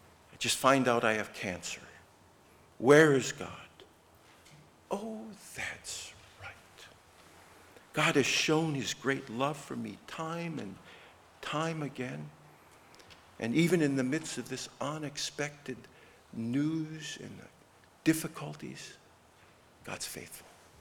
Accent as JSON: {"language": "English", "region": "Midwest", "country": "United States", "said": "I'm a Midwesterner at heart, but I'm amazed."}